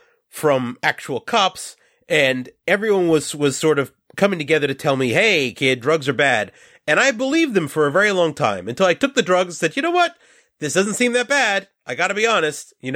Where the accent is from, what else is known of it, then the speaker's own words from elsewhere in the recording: New York, United States; And, you know, I'm from New York